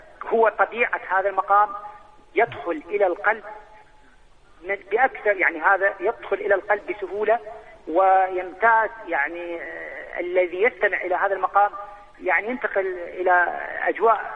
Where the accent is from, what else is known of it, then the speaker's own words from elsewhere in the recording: Iraq; طبعا مقام النهاوند كما قلت أنه هو مقام رئيسي، لكن عندنا في العراق له فرعين